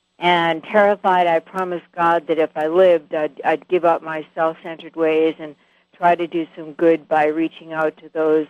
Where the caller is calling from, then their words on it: Maryland, United States; Yes, I'm the caller from Maryland.